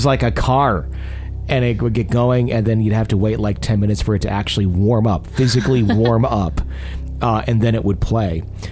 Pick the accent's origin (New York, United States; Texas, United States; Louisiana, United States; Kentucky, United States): Texas, United States